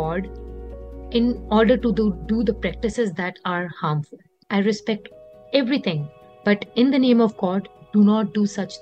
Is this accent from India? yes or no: yes; India; I am from India, and when I was born, I was affiliated to Hindu religion.